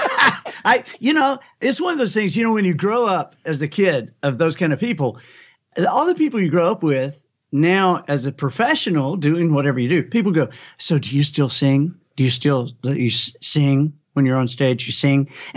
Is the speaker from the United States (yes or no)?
yes; Alabama, United States; I did, because I am from Alabama and Auburn has a veterinary school.